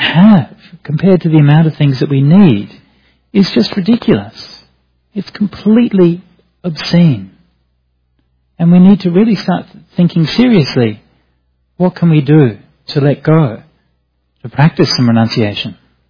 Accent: Perth, Western Australia, Australia; I was born in Perth. I grew up in a reasonably well-off middle-class family in Perth.

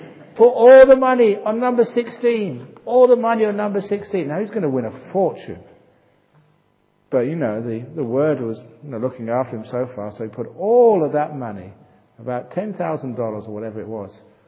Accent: England, United Kingdom; And being a English person, if you ever have chips, you always have to share it.

